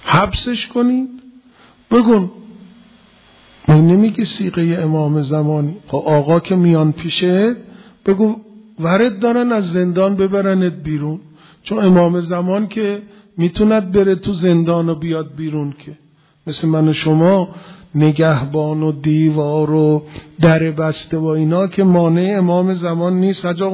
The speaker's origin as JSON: {"language": "Persian", "region": "Isfahan", "country": "Iran", "said": "چون میدونست من اصفهانیم دیگه،"}